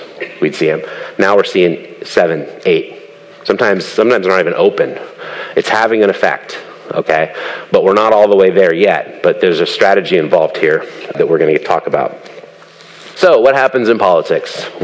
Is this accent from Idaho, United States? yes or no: yes; Idaho, United States; I'm from Idaho originally, so the great Northwest, very small rural state, right?